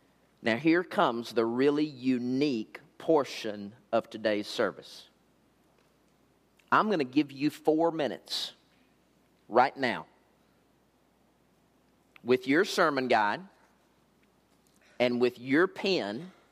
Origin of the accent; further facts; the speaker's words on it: Alvarado, Texas, United States; I grew up in Alvarado, Texas. This is about 25 miles south of Fort Worth at the intersection of I-35 and Highway 67.